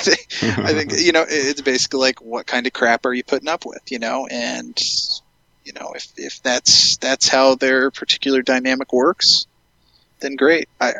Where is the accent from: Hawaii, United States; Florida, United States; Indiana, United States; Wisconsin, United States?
Indiana, United States; I'm from Indiana.